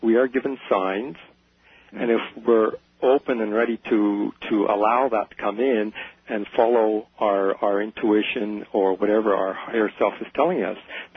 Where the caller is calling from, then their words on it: Vancouver, British Columbia, Canada; I'm calling you from Vancouver, B.C., 1410 CFUN.